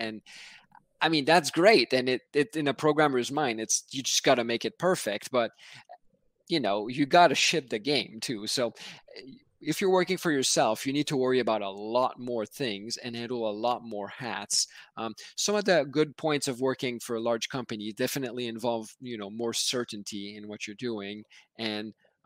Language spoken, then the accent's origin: English; Canada; now in United States; as I'm Canadian.